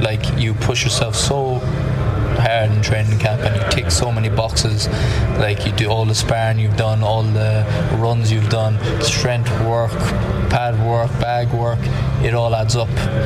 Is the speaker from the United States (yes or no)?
no; Ireland; So for us right now, it's a great time for being an Irish fighter.